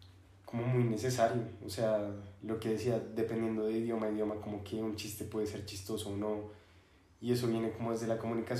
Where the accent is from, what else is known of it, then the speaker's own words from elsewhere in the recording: Mexico; Sí, yo soy mexicano.